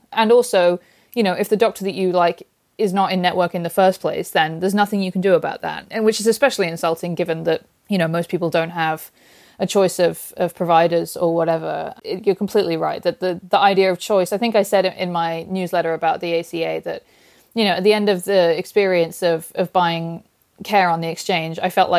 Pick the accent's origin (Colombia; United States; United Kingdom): United Kingdom; hello, I'm British.